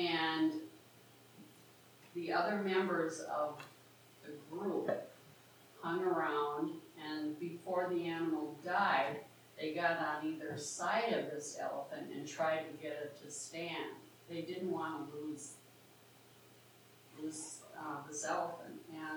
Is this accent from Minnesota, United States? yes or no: yes; Minnesota, United States; Because I'm from Minnesota